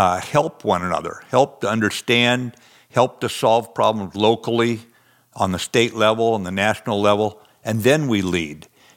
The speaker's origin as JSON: {"language": "English", "region": "the West", "country": "United States", "said": "I'm from the West. Out here, we ride for the brand."}